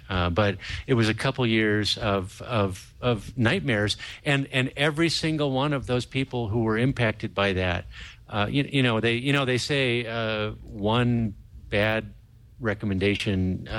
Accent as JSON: {"language": "English", "region": "California", "country": "United States", "tie": "born or raised there", "said": "I was raised in Central California, over the Altamont Pass."}